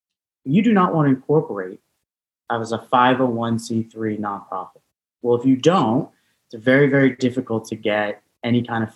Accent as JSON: {"language": "English", "town": "Phoenix", "region": "Arizona", "country": "United States", "tie": "born or raised there", "said": "I being born and raised in Phoenix and growing up in the desert, it was weird."}